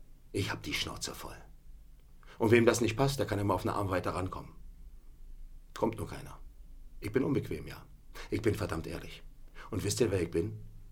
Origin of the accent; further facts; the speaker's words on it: Berlin, Germany; Ich komme aus Berlin, das ist ein Berliner Projekt, ein Berliner Verein, eine Berliner bundesweite Kampagne.